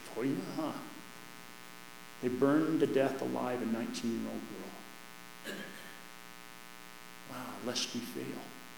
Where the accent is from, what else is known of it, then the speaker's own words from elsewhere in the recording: Kansas, United States; also born or lived in Oklahoma; You know, I'm from Kansas and Oklahoma, man. We're rich, moist dirt.